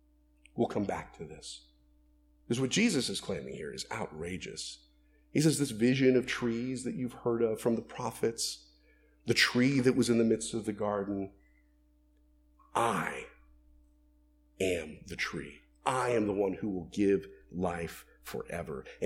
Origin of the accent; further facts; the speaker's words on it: Florida, United States; I grew up in Central Florida. I'm an orange person. We don't get good oranges up here.